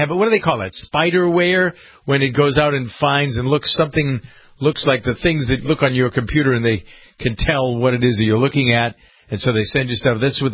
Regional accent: Framingham, Massachusetts, United States; We have a new government in my hometown of Framingham, Mass. It'll be a city next January

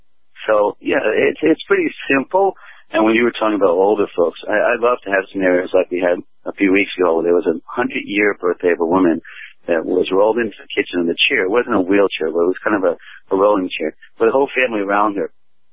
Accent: New England, United States; And I grew up in New England on a farm, and my French family in France, my uncle was a holistic doctor, who's now retired.

